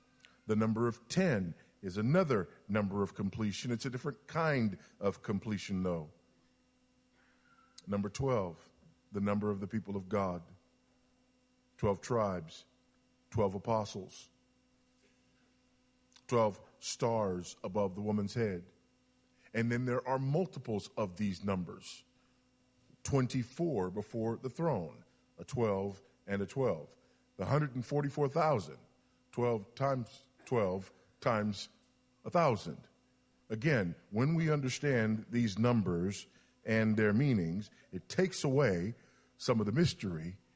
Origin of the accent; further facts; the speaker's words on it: Los Angeles, California, United States; I grew up in Los Angeles, and there were a lot of black nationalists at the time in Los Angeles, a lot of black nationalist movements.